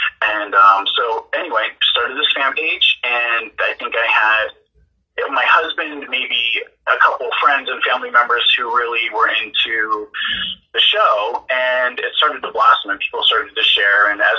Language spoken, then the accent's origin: English; New York metropolitan area, United States; I grew up just outside New York City, so, you know, the idea of ballroom culture in general was something that was not foreign to me